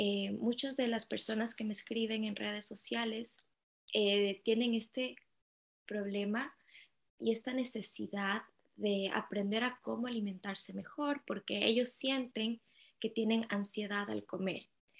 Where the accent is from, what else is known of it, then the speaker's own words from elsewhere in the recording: Ecuador; nosotros somos de Ecuador